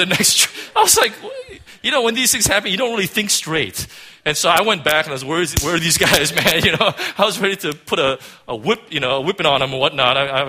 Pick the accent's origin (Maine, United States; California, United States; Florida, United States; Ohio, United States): California, United States; I'm from California, man, you know? California's beautiful.